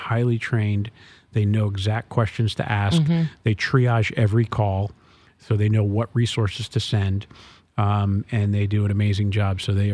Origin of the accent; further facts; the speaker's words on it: Vermont, United States; also born or lived in Boston; I grew up in southern Vermont. I was born in Boston, and my mom moved to the southern part of the state.